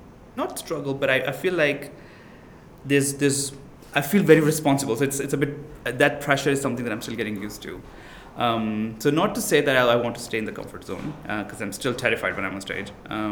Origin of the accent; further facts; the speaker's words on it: Pakistan; because I come from Pakistan, we take pride in our poetry, the Urdu poetry